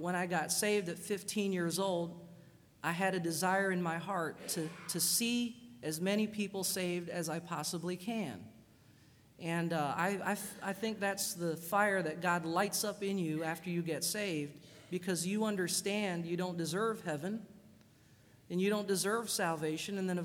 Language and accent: English; Philippines; I grew up in the Philippines.